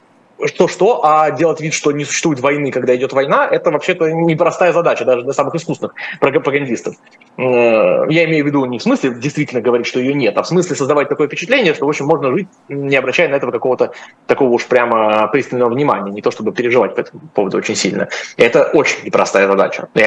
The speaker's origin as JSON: {"language": "Russian", "country": "Russia", "said": "Я россиянин"}